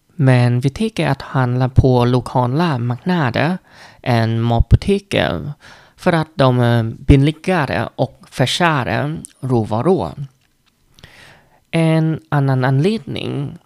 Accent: Vietnam; Swedish is a second language; now in Sweden; En stor skillnad mellan att handla mat i Sverige och att handla mat i mitt hemland. I Vietnam brukar vi handla varje dag som räcker till en dag.

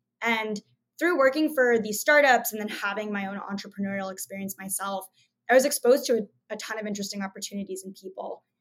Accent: New Jersey, United States; I grew up in New Jersey, and I was raised in a family that allowed me to explore many different disciplines.

